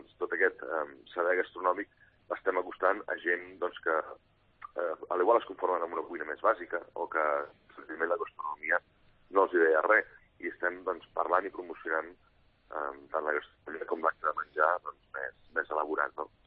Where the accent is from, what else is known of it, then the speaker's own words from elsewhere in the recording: Manresa, Catalonia, Spain; Doncs imagina't, jo sóc manresà